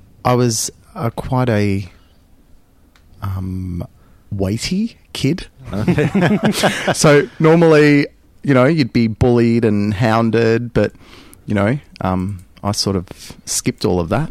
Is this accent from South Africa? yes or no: no; Melbourne, Victoria, Australia; Okay, I was born and raised in Melbourne.